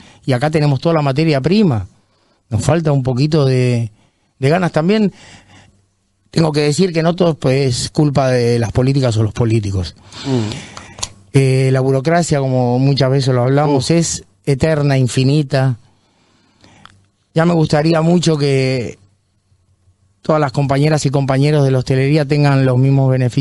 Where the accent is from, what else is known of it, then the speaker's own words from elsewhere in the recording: Canary Islands, Spain; Sí, pero nosotros somos españoles.